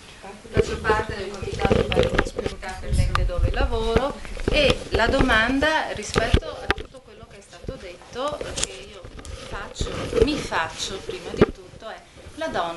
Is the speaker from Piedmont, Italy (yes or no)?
no; Padua, Veneto, Italy; vengo da Padova